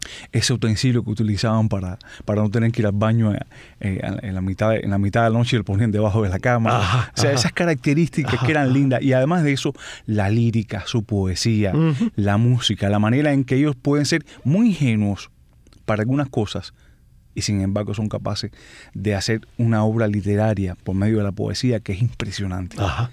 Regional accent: Havana, Cuba; la parte sur de La Habana. Yo tuve una infancia muy linda porque en el lugar donde nacimos había muchos niños de la misma edad.

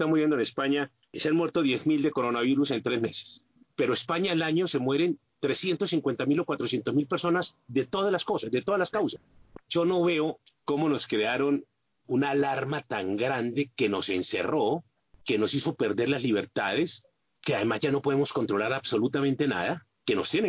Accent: Colombia; en mi país, en Colombia

